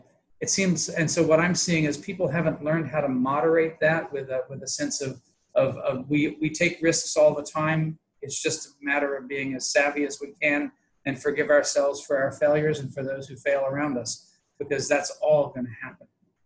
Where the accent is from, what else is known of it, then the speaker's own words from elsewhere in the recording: Missouri, United States; I came from Northwest Missouri